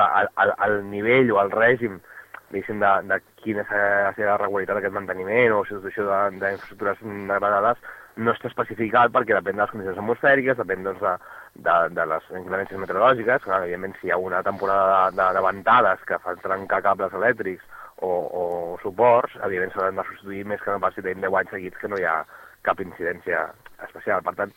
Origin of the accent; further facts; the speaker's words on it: Gavà, Catalonia, Spain; vivim en aquestes comarques, que sempre som de Gavà